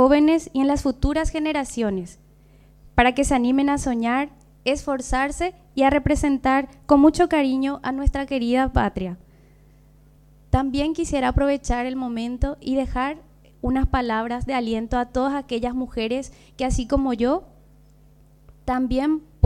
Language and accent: Spanish; Paraguay; no solo a nivel personal, también como deportista y como paraguaya.